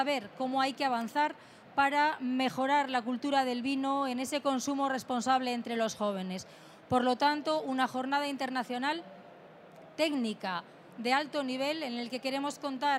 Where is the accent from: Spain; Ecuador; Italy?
Spain; Castile and León; mi corazón entenderéis que esté en mi tierra